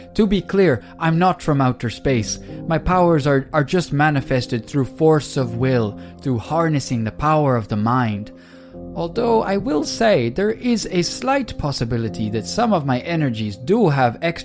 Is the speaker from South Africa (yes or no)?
no; Israel; Right, but that's because I'm from Israel.